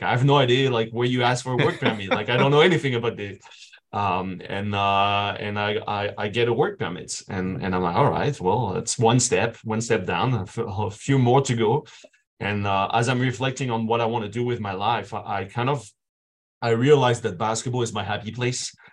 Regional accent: France; now in Canada; I born and raised in France and came to basketball pretty late in my life at 15 years old.

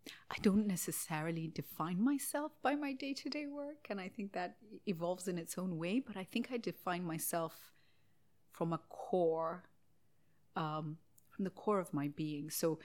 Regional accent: Kenya; so I'm mixed race, I'm Kenyan, but my father's family were from a place called Kashmir, which is between India and Pakistan and still subject to quite a bit of conflict.

